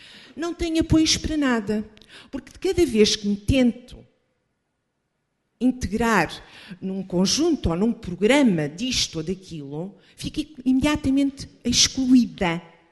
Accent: Lisbon, Portugal; decidi voltar à minha cidade natal, Lisboa, e queria, de alguma forma, ter a vivência e a experiência de poder viver num bairro histórico.

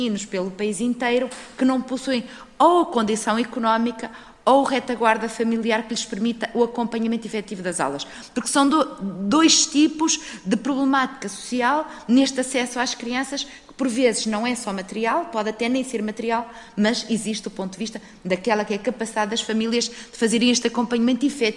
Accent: Viana do Castelo, Norte, Portugal; Eu falo da minha região, sou da região de Viana do Castelo

